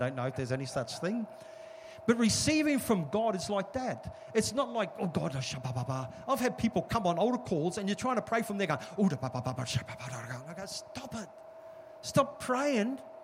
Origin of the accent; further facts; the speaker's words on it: Sunshine Coast, Queensland, Australia; I grew up on the Sunshine Coast when people used to sunbake.